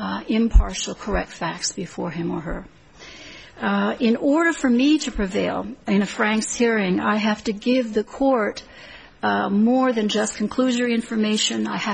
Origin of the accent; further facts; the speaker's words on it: Honolulu, Hawaii, United States; I'm from Honolulu, Hawaii.